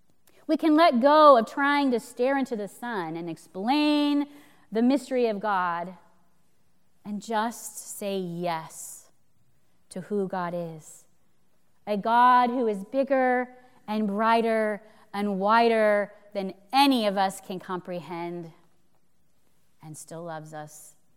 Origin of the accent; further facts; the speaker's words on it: Los Angeles, California, United States; And I grew up in Los Angeles, very much a city girl.